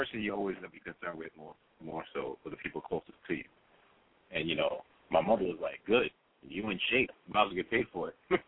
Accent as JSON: {"language": "English", "town": "Brooklyn", "region": "New York", "country": "United States", "tie": "born or raised there", "said": "I'm born and raised in Brooklyn."}